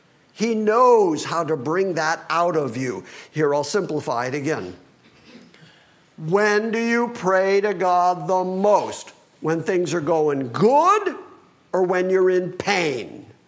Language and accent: English; Livonia, Michigan, United States; we went and visited the church that I grew up in Livonia, Michigan